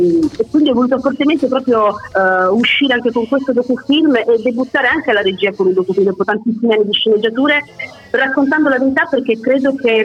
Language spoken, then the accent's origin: Italian; Sicily, Italy; voglio debuttare con qualcosa che racconta la mia terra, e chi meglio di una siciliana può raccontare la nostra terra